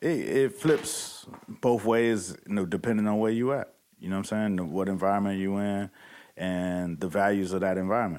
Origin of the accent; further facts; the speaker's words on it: Miami, Florida, United States; Like, when I tell people I'm from Miami, they're like, where are you from Miami?